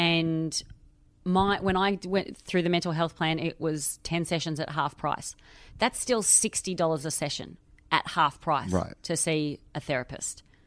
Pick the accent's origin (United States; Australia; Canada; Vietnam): Australia; now in London, United Kingdom; I am a comedian. I am Australian. I live in London.